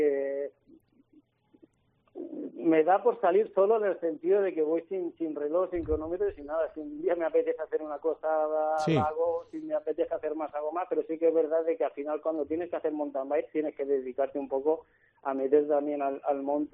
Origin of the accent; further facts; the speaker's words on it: Mula, Region of Murcia, Spain; cuando estamos en Mula, en mi pueblo, me pide mucho la bicicleta